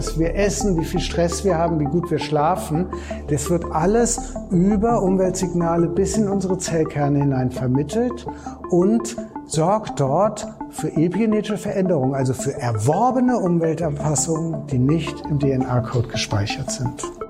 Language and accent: German; Frankfurt, Hesse, Germany; Gut, ich bin in Frankfurt aufgewachsen.